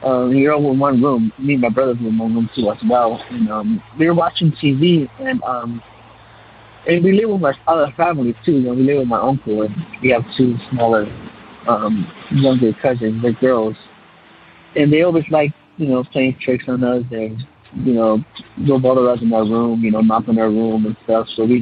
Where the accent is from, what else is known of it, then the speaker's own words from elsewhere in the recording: California, United States; I'm from California.